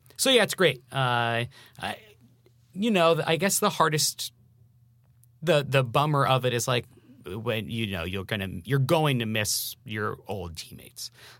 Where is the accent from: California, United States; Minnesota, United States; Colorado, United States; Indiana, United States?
California, United States; San Diego; I grew up in San Diego, and there was the announcer for the San Diego Padres